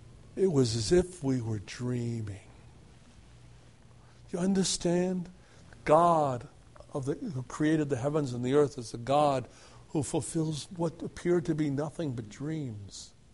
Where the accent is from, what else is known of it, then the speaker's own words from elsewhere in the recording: Cincinnati, Ohio, United States; I grew up in Cincinnati.